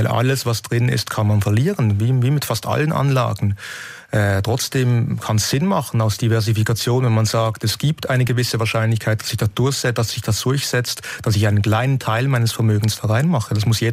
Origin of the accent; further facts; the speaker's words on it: Switzerland; wenn ich als Schweizer sage, die Schweiz, aber ich bin da auch stolz drauf.